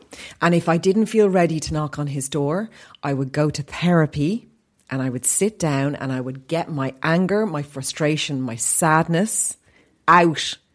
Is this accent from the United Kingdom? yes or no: no; Ireland; We as Irish people, you know, what goes on in a wedding, as you know, of Down and Leash, stays at the wedding.